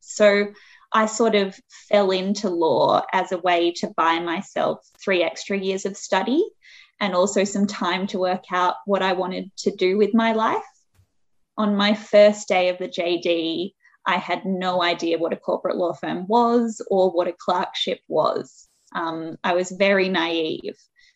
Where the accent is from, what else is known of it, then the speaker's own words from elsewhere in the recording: Hong Kong; now in Australia; I grew up in Hong Kong as a child, and I lived there from the age of 9 to 16. And that experience during my formative years really shaped my career and lifestyle aspirations. And I moved back to Australia at the age of 16 to do my VCE.